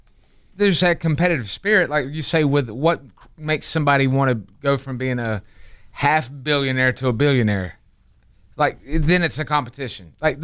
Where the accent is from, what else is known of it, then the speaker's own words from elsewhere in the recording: United States; But as an American, I'd never heard her one time talk about getting America back to where we freaking were.